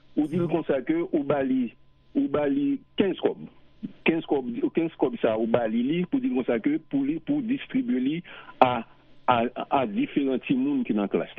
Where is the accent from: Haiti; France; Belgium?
Haiti; moved away; j'ai 40 ans depuis que j'étais pays d'Haïti, eh bien, mon cher, pays d'Haïti, toujours dans le cœur